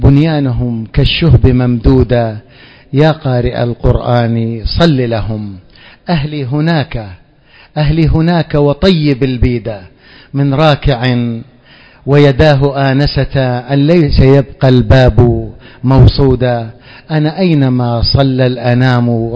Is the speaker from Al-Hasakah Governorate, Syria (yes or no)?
no; Deir ez-Zor, Deir ez-Zor Governorate, Syria; التشيع في وادي الفرات بلدي دير الزور